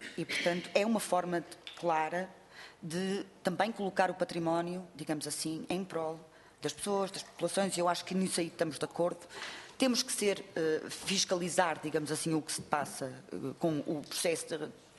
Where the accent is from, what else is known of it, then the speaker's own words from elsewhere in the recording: Porto, Portugal; Eu sou do Porto